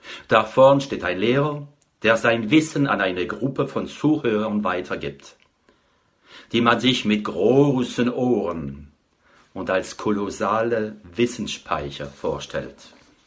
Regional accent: France; German is a second language; bin Franzose, wohne in der Gegend von Straßburg.

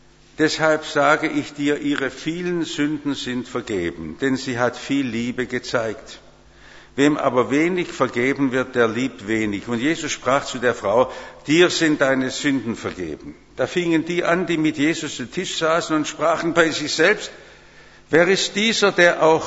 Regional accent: Bad Cannstatt, Baden-Württemberg, Germany; Ich komme ja aus Cannstatt und da steht die große Fruchtsäule mitten auf unserer Wiesen, dem Cannstatter Wasen.

